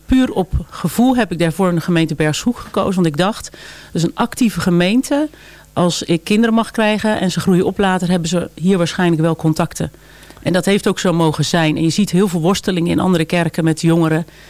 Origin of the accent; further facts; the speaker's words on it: Oudewater, Utrecht, Netherlands; zijn we in Bergzoek komen wonen. Dus ik kom oorspronkelijk uit Oudewater, bij Woerden, Gouda.